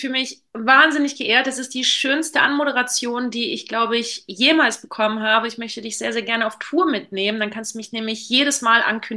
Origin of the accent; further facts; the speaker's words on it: Wallonia, Belgium; also born or lived in Aachen; Also ganz kurze Korrektur, ich stamme aus Ostbelgien, also ich komme tatsächlich aus der östlichsten Ecke Belgiens, ich gehöre einer sprachlichen Minderheit an. Es ist aber richtig, dass mein Geburtsort Aachen ist.